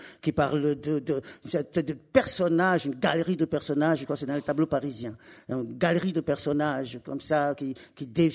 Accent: Togo; moved away; C'est vrai que certains événements de ma vie font que on peut imaginer que j'ai quitté le Togo parce que j'étais persécuté.

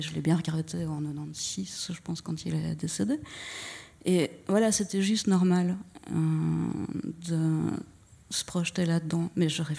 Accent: Belgium; quand on est un petit Belge ou une petite Belge et qu'on dessine, le seul truc qui est logique, c'est la BD.

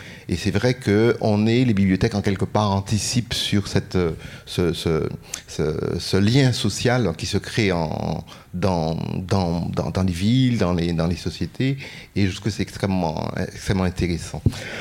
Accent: Martinique, France; Je viens de Martinique, hein, donc très heureux de me retrouver aujourd'hui avec vous.

